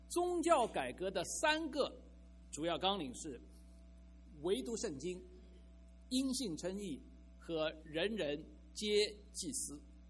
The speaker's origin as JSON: {"language": "Chinese", "region": "Shanghai", "country": "China", "tie": "born or raised there", "said": "那我是在出生在上海的一个基督教的家庭"}